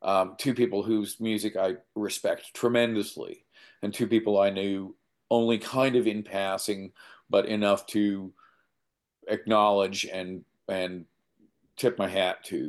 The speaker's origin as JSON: {"language": "English", "town": "Winston-Salem", "region": "North Carolina", "country": "United States", "tie": "born or raised there", "said": "So growing up in Winston-Salem, we had the Winston-Salem Journal."}